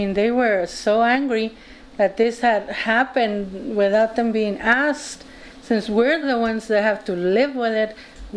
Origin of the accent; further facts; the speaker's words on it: Kettleman City, California, United States; I'm from Kettleman City, and … And this town is basically a migrant city. People come and go as they harvest.